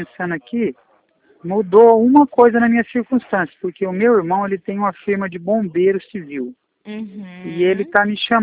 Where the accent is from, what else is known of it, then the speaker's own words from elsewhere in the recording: Astorga, Paraná, Brazil; Astorga, Paraná.